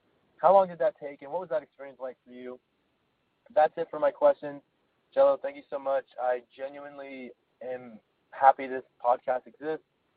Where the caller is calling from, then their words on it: Dallas, Texas, United States; I'm calling in from Dallas, Texas.